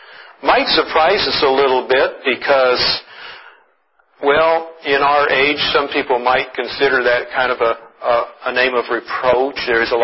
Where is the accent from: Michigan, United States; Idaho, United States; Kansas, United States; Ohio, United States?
Kansas, United States; I'm from Kansas, you know, and I was saying how happy I am to be an Oregonian.